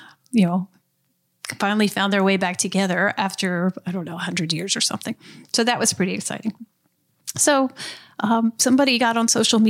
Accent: Harrisonburg, Virginia, United States; I grew up in Harrisonburg and I now live in Rockingham. My family's been here for several generations.

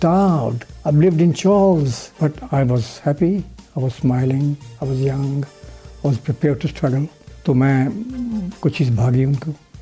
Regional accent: Gurdaspur, Punjab, India; moved away; मैं पंजाब का रहने वाला हूँ, पार्टीशन हो गया था 47 में

